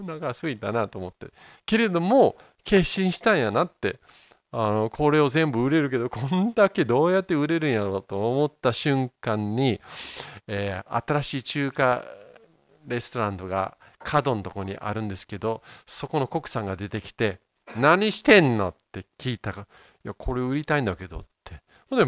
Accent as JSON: {"language": "Japanese", "town": "Yokohama", "region": "Kanagawa", "country": "Japan", "tie": "born or raised there", "said": "僕は横浜育ちですので、時代は米国の基地、アメリカの基地がすごい大きかったんですね。"}